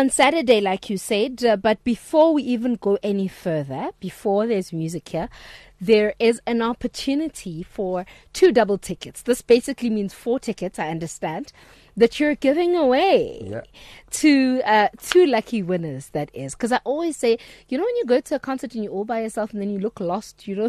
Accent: East London, Eastern Cape, South Africa; I'm from East London

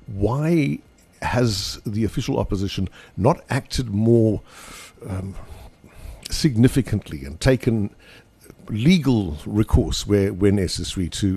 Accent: South Africa; I'm talking as a South African citizen, I think South African citizens have been listening to politicians talking about change for a hell of a long time.

